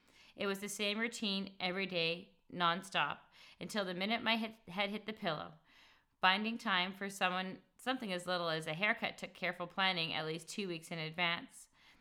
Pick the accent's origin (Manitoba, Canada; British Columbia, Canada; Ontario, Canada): Manitoba, Canada; Winnipeg; the only thing I could do was pack up my young children and move back to my hometown. In Winnipeg, my family graciously helped me with the necessities of life